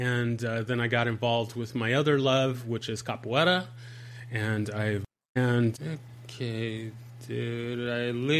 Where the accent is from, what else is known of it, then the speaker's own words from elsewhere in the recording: San Diego, California, United States; I'm from San Diego